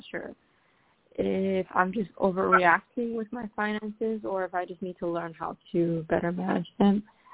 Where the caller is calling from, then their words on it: Ohio, United States; My first name is … I'm calling from Ohio.